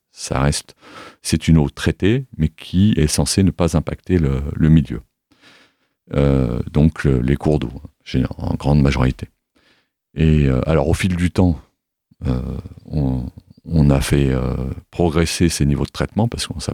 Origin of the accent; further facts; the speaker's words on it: Auvergne-Rhône-Alpes, France; je suis déjà drômois d'origine, j'ai grandi dans la Drôme et je suis revenu habiter sur Cray il y a 12 ans maintenant.